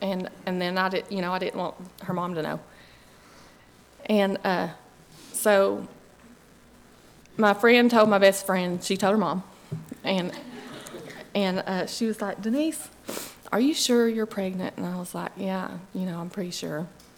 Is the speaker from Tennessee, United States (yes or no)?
yes; Dallas Bay, Tennessee, United States; But when I grew up in Dallas Bay, my parents, they didn't, we didn't go to church as a family.